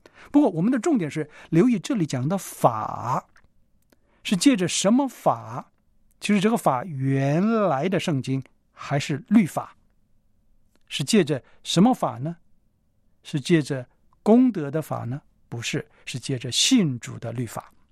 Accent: China; 坦白说，我们中国人呢，在这方面是很进步的。

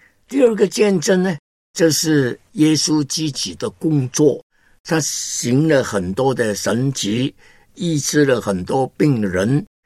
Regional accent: Hong Kong; Chinese is a second language; 我是香港人呢，在内地呢没有那个亲戚朋友啊，普通话那个时间我也是真的不懂啊，现在都不懂啊。那我就在呢1969年去了芝加哥念差传。

